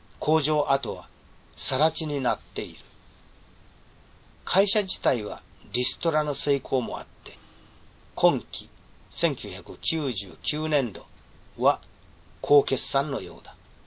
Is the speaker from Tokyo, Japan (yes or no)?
no; Miwasaki, Wakayama, Japan; 新宮の手前が僕のふるさと三輪崎だ。